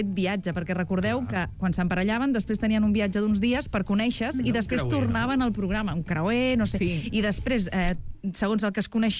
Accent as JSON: {"language": "Catalan", "town": "Montblanc", "region": "Catalonia", "country": "Spain", "said": "una noia del meu poble, de 50 habitants, és a dir, jo soc de Montblanc i de l'illa, el poble de costat"}